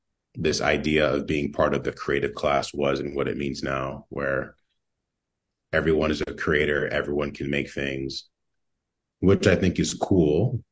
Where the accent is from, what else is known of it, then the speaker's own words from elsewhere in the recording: New York, United States; which I thought was fascinating as a New Yorker because I can't go three steps without looking at garbage.